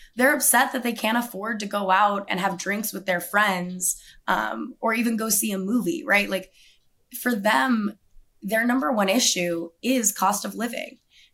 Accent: Tucson, Arizona, United States; I'm born and raised in Arizona. I'm from Tucson. And I recently moved back about a year ago.

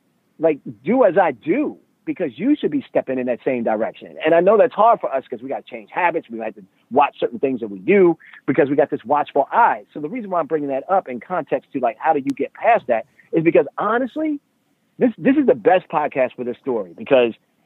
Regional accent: Baltimore, Maryland, United States; So, you know, I'm from Baltimore, man.

